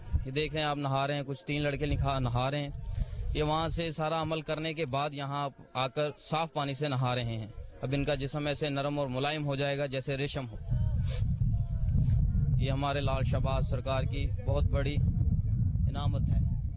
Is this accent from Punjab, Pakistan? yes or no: yes; Faisalabad, Punjab, Pakistan; تو میں فیصل آباد سے آیا, فیصل آباد کا, تو پھر میں یہاں پر آیا.